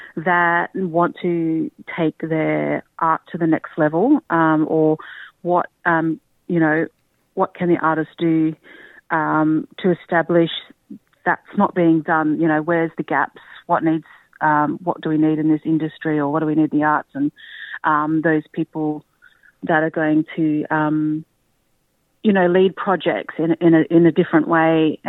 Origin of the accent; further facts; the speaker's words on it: Perth, Western Australia, Australia; also born or lived in Darwin; now in Melbourne, Australia; I grew up mostly on Noongar Budja over there on Boorloo. And now living in Naam in Melbourne on Kulin country.